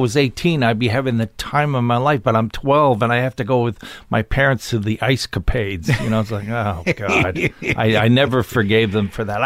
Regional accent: Canada; In a number of places, because my dad was in the Air Force.

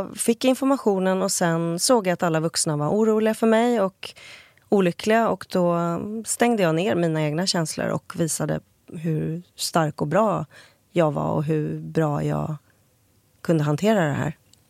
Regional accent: Italy; Jag åker tillbaka till samma ställe jag växte upp på, Italien, på somrarna.

